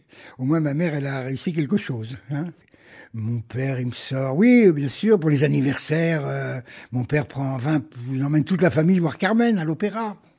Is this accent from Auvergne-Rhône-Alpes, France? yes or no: no; Paris, Île-de-France, France; je suis en face du stade Jean-Bouin, pour ceux qui connaissent bien Paris, en face du Parc des Princes. Derrière chez moi, il y a la clinique du Belvédère.